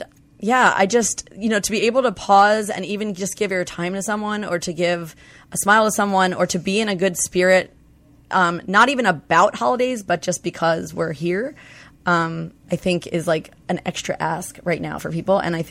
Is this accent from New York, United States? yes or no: yes; New York, United States; I'll wear black all the time. I'm from New York.